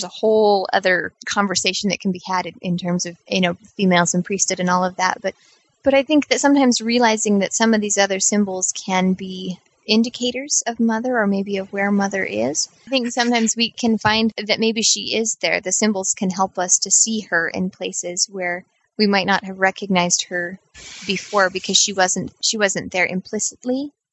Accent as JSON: {"language": "English", "town": "Seattle", "region": "Washington", "country": "United States", "tie": "born or raised there", "said": "I grew up near the Seattle Temple"}